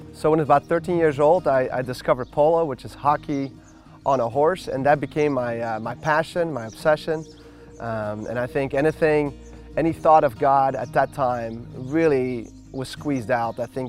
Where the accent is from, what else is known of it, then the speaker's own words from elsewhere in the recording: Belgium; my dad's French, my mom's Dutch, and so I'm an immigrant. I immigrated to Belgium. I was born there.